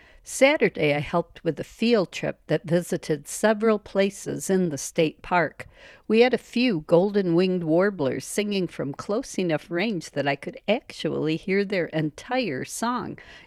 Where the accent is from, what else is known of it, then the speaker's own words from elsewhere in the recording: Chicago, Illinois, United States; Considering that I grew up in Chicago, it's embarrassing that I'd only been to the dunes area once before in my lifetime before I became a birder.